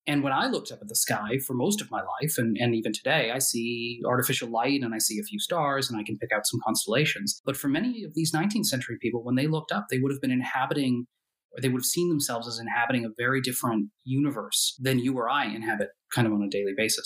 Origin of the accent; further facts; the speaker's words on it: New Hampshire, United States; But I grew up in New Hampshire and I was out camping with my family.